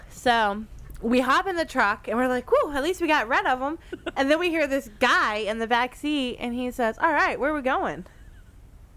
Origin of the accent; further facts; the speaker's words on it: Kentucky, United States; I'm from Kentucky. Like, coochie's a big word in Kentucky.